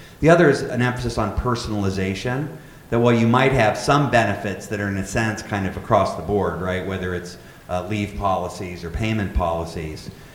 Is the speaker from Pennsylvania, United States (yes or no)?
yes; Pittsburgh, Pennsylvania, United States; I grew up in Pittsburgh.